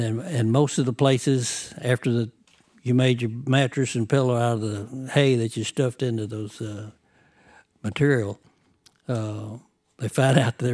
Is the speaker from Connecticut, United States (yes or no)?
no; Arkansas, United States; born there; Yeah, I was born in Aurora Camp